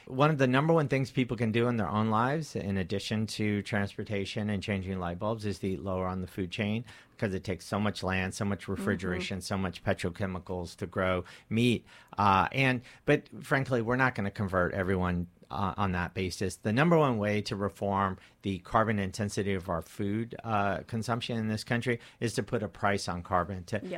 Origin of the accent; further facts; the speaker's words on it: Memphis, Tennessee, United States; born there; I was born in Memphis, Tennessee, the barbecue capital of the Milky Way galaxy. So it's in my DNA.